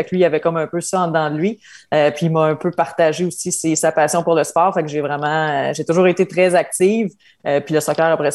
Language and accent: French; Trois-Rivières, Quebec, Canada; Écoute, moi, je suis une fille de Trois-Rivières. J'ai vécu quand même toute ma jeunesse ici, puis là, je suis de retour.